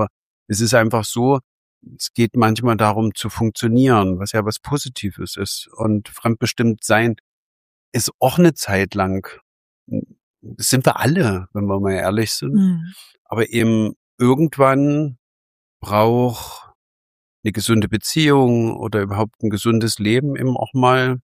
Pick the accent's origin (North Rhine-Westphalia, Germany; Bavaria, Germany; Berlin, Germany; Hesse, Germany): Berlin, Germany; facettenreich Kulturen, das lieben wir als Berliner sowieso